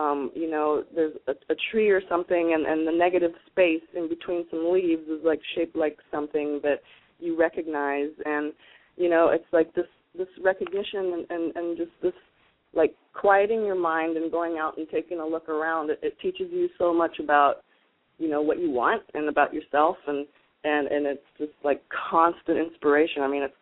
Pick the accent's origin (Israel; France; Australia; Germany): Germany; moved away as an adult; now in United States; Like coming to the States when I was 20 and growing up in Germany, like I get it. I get my dad.